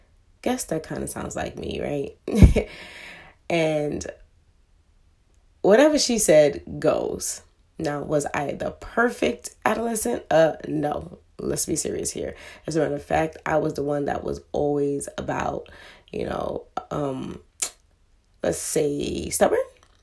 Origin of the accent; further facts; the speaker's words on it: Brooklyn, New York, United States; also born or lived in Queens / Hartford, Connecticut; I was born and raised in Brooklyn and Queens, New York. Also in Hartford, Connecticut. For those that don't know, I did represent CT for quite some time. Still have some family out there too.